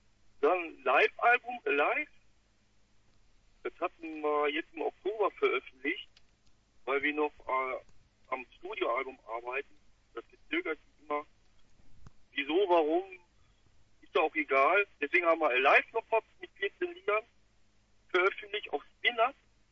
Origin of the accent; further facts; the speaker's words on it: Duisburg, North Rhine-Westphalia, Germany; born there; ich bin ja hier in Meiderich geboren, MSV Duisburg, ne?